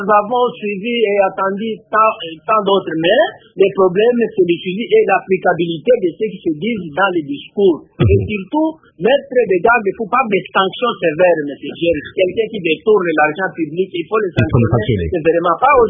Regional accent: Lubumbashi, Haut-Katanga, DR Congo; comme ici chez nous à Lubumbashi, nous connaissons la sécheresse

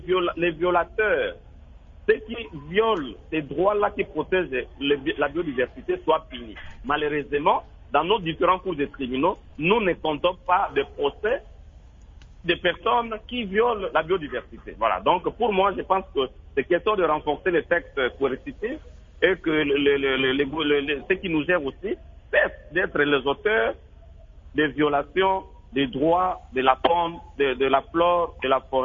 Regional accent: Mbandaka, Équateur, DR Congo; Par exemple, chez moi, en Mbandaka

